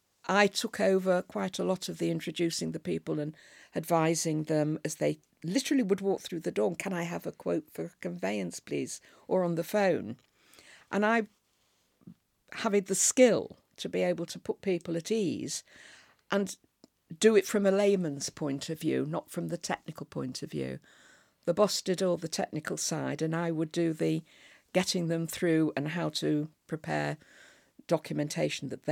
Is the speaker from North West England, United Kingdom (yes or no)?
yes; Southport, North West England, United Kingdom; also born or lived in Liverpool; Len lived in Southport, which was not very far away, where I was brought up and educated.